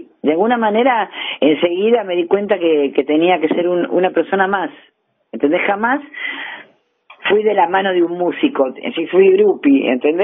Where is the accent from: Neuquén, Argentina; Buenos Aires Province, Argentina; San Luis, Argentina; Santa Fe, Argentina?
Buenos Aires Province, Argentina; Ramos Mejía; yo los vi en el Estudiantil Porteño de Ramos Mejía, que es el lugar de donde soy. Donde me crié, donde fui al colegio, todo, que es el oeste de Gran Buenos Aires, digamos.